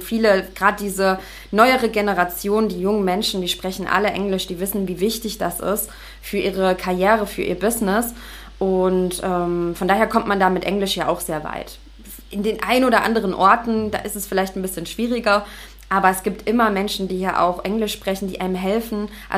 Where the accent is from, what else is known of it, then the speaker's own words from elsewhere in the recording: Leipzig, Saxony, Germany; now in Dahab, Egypt; Ich komme aus Leipzig